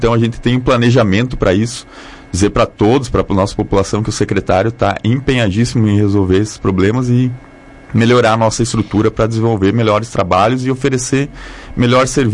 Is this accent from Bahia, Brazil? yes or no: no; Sarandi, Rio Grande do Sul, Brazil; eu sou natural aqui de Sarandi, filho de Sarandi, né? Cursei faculdade de medicina veterinária na Universidade de Passo Fundo e após formado fui residir, há mais de 10 anos residia no em Rodeio Bonito